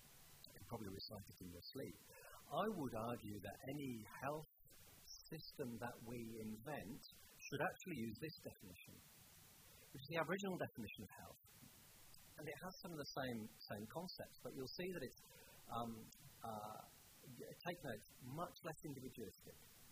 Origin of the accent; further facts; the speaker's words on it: United Kingdom; accent: British; moved away as an adult; now in Australia; you can tell my accent, I'm British, and this country is massive.